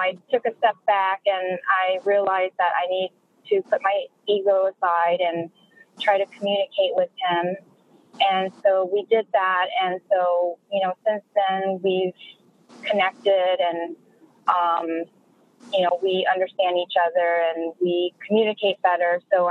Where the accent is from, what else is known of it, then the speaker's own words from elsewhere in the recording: Hollywood, California, United States; I'm from Hollywood, California